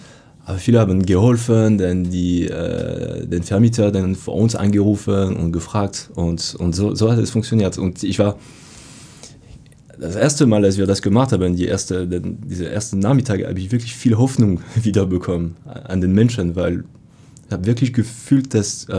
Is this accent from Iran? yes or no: no; France; accent: French; German is a second language; weil man muss sich vorstellen, ich komme mit meinem französischen Akzent und stelle diese Frage